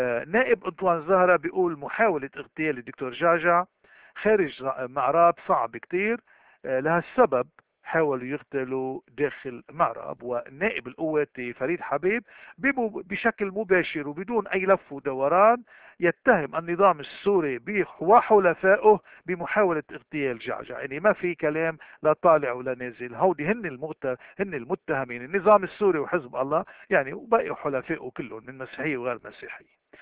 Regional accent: Lebanon; عندنا بلبنان

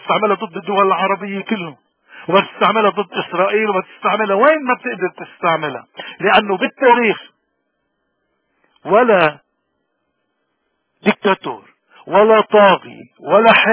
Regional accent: Lebanon; إذا اليوم نحن بلبنان كيف بده يكون مصيرنا؟ أكيد حزب الله بده يعمل حرب مع إسرائيل، ورح ندفع نحن كلبنانيين نتيجة الانتماء

